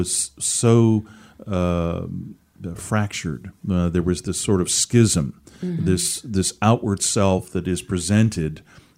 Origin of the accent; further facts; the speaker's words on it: Seattle, Washington, United States; I mean, I think about this 14-year-old up there Seattle area.